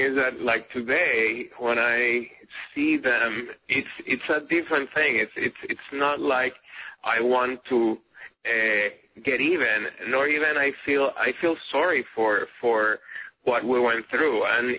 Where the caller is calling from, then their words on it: Philadelphia, Pennsylvania, United States; How are you? I'm calling from Philadelphia.